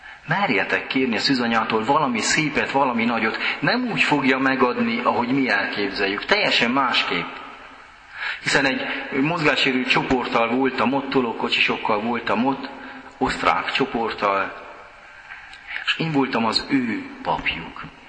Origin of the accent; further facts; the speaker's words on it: Sândominic, Harghita, Romania; accent: Székely; Én Csíkszentdomokosról származom, Székelyföldről, valószínű, hogy érződik is az akcentuson.